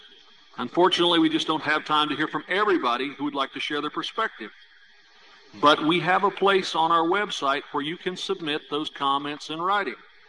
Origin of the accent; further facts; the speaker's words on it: Oklahoma, United States; Illinois and my home state of Oklahoma couldn't be more different.